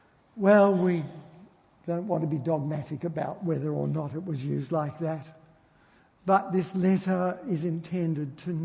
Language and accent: English; Scotland, United Kingdom; I am Scottish, so I try to be reliable.